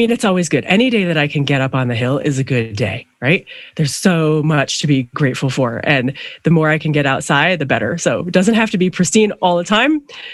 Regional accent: New Hartford, Connecticut, United States; The northwest corner, a tiny one-stop light town called New Hartford.

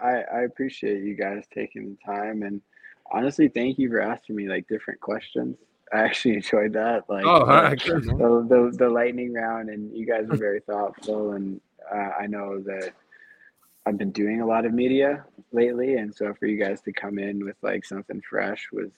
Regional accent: Canada; as a hockey player, as a Canadian, and as a minority.

